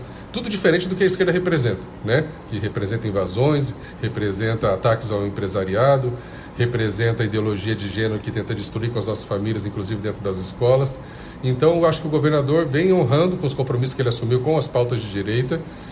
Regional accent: Mato Grosso do Sul, Brazil; now in Santa Catarina, Brazil; eu sou do Mato Grosso do Sul. Eu estou há 23 anos em Santa Catarina.

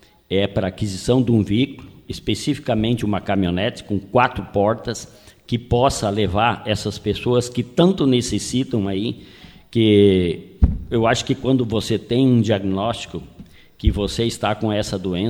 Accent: Palmitos, Santa Catarina, Brazil; do meu município, onde eu sou natural, de Palmitos

